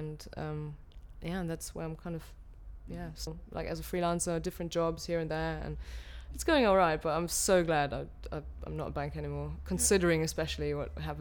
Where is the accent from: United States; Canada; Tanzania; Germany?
Germany; Dortmund, North Rhine-Westphalia; moved away as an adult; now in London, United Kingdom; Okay, yeah, so I'm German, so I was born in Dortmund and, yeah, stayed there till I was 18, then I studied in a different German town, so I came here to London with 22 after studying and for my first job